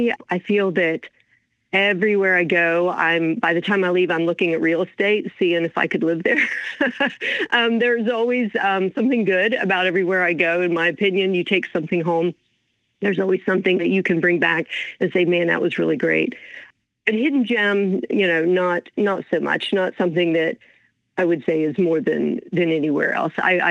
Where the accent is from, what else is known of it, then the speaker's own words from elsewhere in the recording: North Carolina, United States; mentality to keep Western North Carolina in everyone's forefront, because we are still, you know, it's my home state here